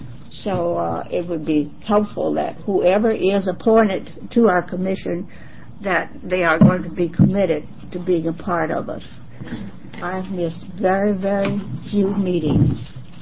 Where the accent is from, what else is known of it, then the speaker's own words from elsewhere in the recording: Portland, Oregon, United States; I'm from Portland, Oregon.